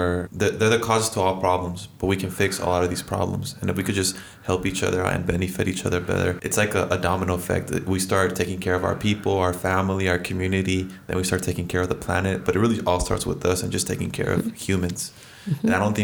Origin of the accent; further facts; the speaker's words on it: El Paso, Texas, United States; Yeah, I'm from El Paso, so it's very heartbreaking.